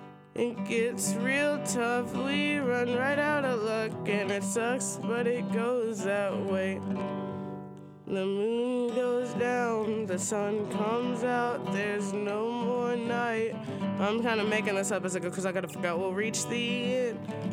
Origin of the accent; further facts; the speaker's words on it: Arkansas, United States; accent: southern; I'm from Arkansas, if y'all couldn't tell by my southern accent. By my southern accent, I'm here from the down south.